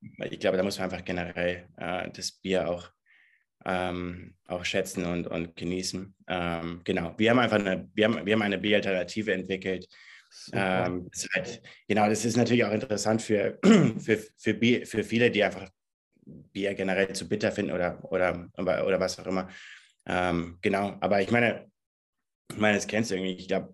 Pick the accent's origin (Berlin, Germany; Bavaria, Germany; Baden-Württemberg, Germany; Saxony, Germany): Bavaria, Germany; Also ich bin in Bayern. Ich komme aus Bayern. Und der Firmensitz, der ist auch hier in der Nähe von München. Genau, und da sitze ich gerade.